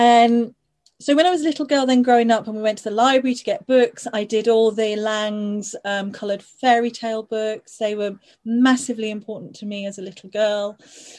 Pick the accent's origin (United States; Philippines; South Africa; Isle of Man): Isle of Man; also born or lived in Liverpool; I was born just outside Liverpool, and then as a very small child I lived on the Isle of Man.